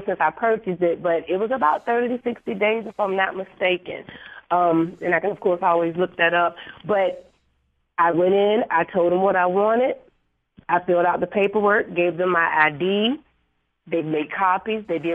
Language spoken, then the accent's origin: English; Virginia, United States; now in Florida, United States; I'm from Virginia originally, from the Hampton Roads area